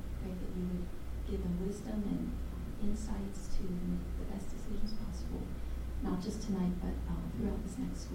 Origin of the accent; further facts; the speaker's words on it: New Holland, United States; and I'm from New Holland.